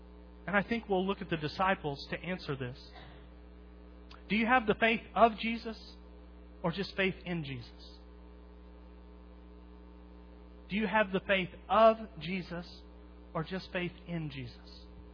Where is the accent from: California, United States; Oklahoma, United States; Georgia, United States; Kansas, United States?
Oklahoma, United States; I grew up in Oklahoma, tornadoes every year.